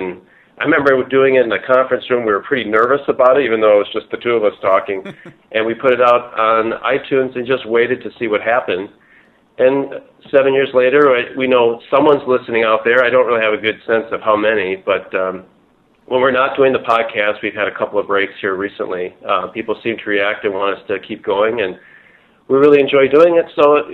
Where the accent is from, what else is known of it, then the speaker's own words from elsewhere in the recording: Wisconsin, United States; also born or lived in New York / Philadelphia; I'm originally from Wisconsin. I had moved out east to New York and Philadelphia